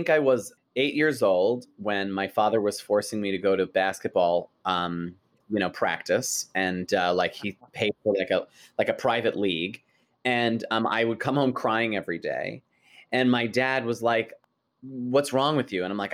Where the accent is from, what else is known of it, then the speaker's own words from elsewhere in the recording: New York, United States; Long Island originally. And then I went to school in Buffalo and then I came here.